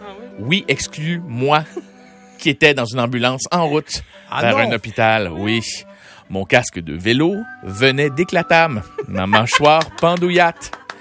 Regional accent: Quebec, Canada; Je suis revenu chez moi, au Québec, direction l'hôpital.

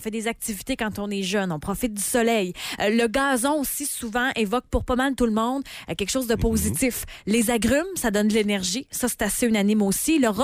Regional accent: Baie-Comeau, Quebec, Canada; Tu sais, moi, je viens de Baie-Comeau

